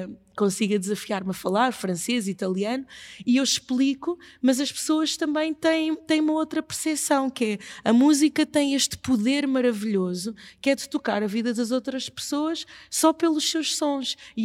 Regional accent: Mozambique; now in Portugal; eu sou moçambicana, não é? E vivo cá em Portugal há muito tempo.

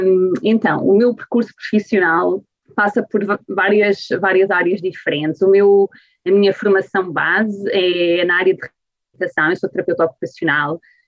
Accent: Lisbon, Portugal; eu sou natural de Lisboa, fui a Braga

